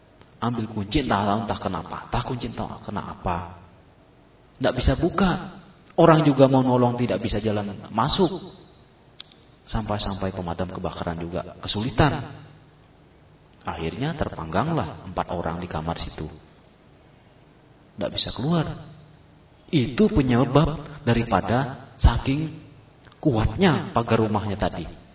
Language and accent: Indonesian; Makassar, South Sulawesi, Indonesia; karena saya dari Makassar, tugas di sana.